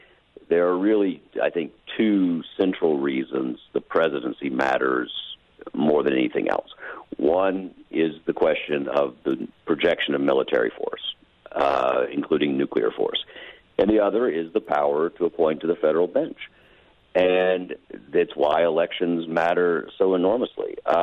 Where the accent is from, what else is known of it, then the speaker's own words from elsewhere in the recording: Tennessee, United States; And in my home state, in Tennessee